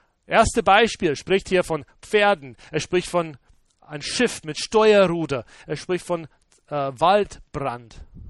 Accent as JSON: {"language": "German", "country": "United States", "second_language": "German", "said": "Nördlich von meiner Heimat, ja, ich denke 50, 60 Meilen, wir denken in Meilen in Amerika"}